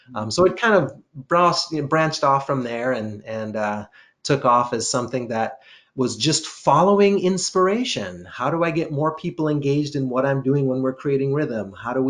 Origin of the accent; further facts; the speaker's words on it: Jamaica; I grew up in what I would consider a groove culture, reggae. I'm from Jamaica, right?